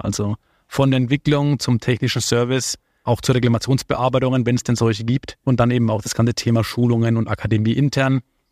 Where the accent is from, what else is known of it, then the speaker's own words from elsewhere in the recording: Gerolzhofen, Bavaria, Germany; ich bin gebürtig aus Unterfranken, stamme aus einer kleinen Schreinerei. Aus einer kleinen Schreinerei in Gerolzhofen